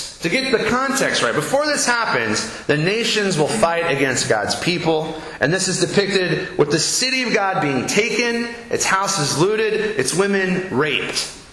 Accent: Irving, Texas, United States; because in the house where I grew up in Irving, my mom had elegantly placed some

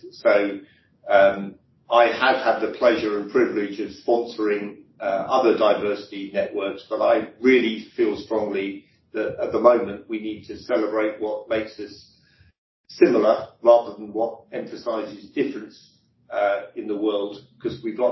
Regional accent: London, United Kingdom; And I grew up in London, where there was bombing going on caused by the IRA

